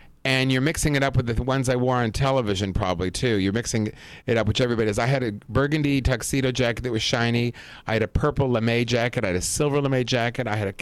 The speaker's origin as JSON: {"language": "English", "region": "New York", "country": "United States", "tie": "born there", "said": "I was born in New York in the Bronx."}